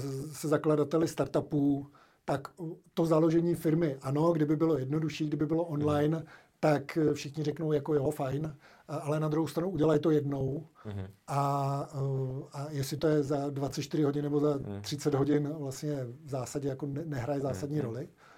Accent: Trutnov, Hradec Králové Region, Czechia; když jsme před 6-7 lety zkoušeli v Trutnově, v Podkrkonoši, odkud pocházím

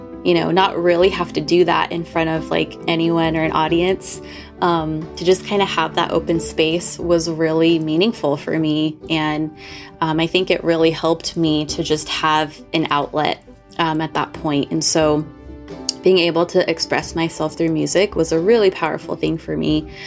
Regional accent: California, United States; also born or lived in Moses Lake, Washington; now in Oregon, United States; I was born in Moses Lake, Washington, very small town. Lived there up until I was about six and then moved to California. Lived in California most of my life. Recently moved to Oregon about 3.5 years ago.

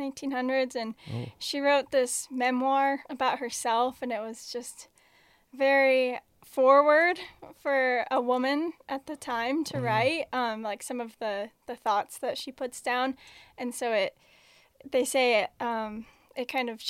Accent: Missoula, Montana, United States; because I grew up in Missoula, and then I kind of overlooked how great Missoula was

